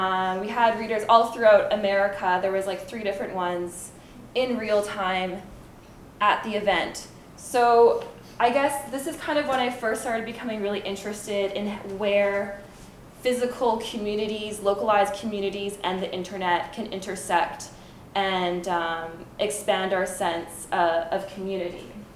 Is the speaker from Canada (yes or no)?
yes; Saskatchewan, Canada; moved away as an adult; now in Montreal, Canada; I moved to Montreal from Saskatchewan 10 years ago, and I was 19 at the time.